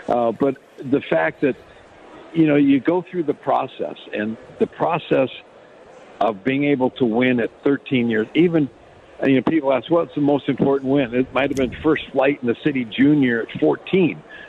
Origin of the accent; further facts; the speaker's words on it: Chicago, Illinois, United States; I was lucky enough to play a bunch of really great courses growing up in the Chicago district